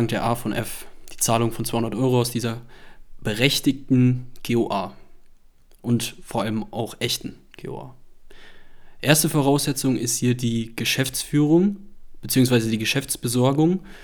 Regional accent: North Rhine-Westphalia, Germany; Berlin, Bayern und NRW, meiner Heimat

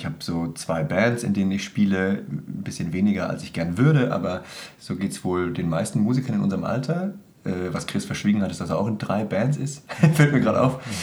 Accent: Kiel, Schleswig-Holstein, Germany; ich komme aus Kiel, obwohl ich gebürtig woanders herkomme, aber ich mich doch so gut ich kann mit Kiel identifizieren möchte, weil ich da mich sehr, sehr beheimatet und nicht nur zu Hause fühle. Und darum würde ich sagen, ich bin Kieler

